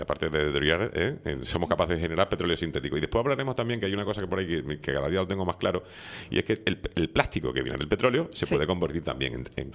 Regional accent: Andalusia, Spain; porque soy andaluz y sabe que los fritos nos gustan mucho

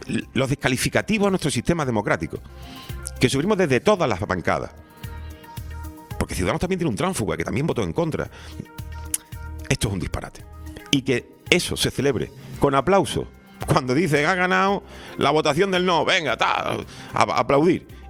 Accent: Spain; a mí se me cae la cara de vergüenza como español

